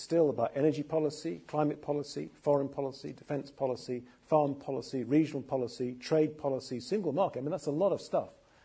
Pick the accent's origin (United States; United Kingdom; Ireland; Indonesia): United Kingdom; I'm perhaps biased because I'm a Brit